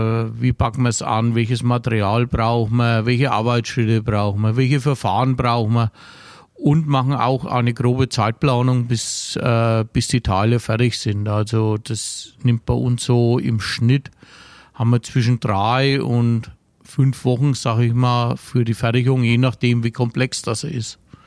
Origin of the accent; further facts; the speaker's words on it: Untereuerheim, Bavaria, Germany; born there; ich gebürtig bin ich also aus Untereuerheim. Das ist von da aus 15 Kilometer weg. Wohne aber jetzt seit 2011 in Lülsfeld. Das ist 25 Kilometer